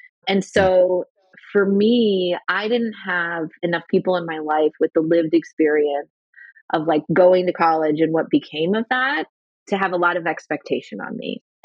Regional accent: Milwaukee, Wisconsin, United States; I grew up in Milwaukee.

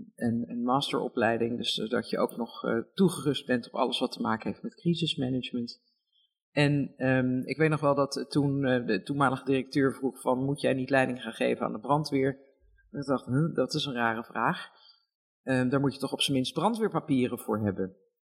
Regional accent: Brazil; Dutch is a second language; moved away; Ik ben opgegroeid in Brazilië in eind jaren 70, begin jaren 80.

